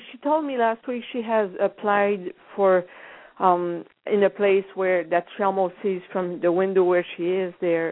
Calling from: Ontario, Canada; I'm calling from Ontario, too, like the other one.

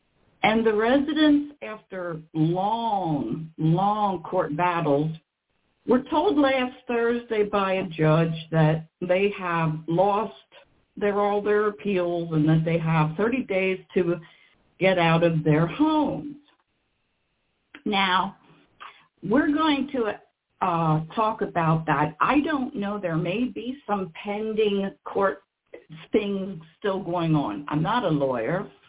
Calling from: Renovo, Pennsylvania, United States; This is, I'm calling today from Renovo, Pennsylvania.

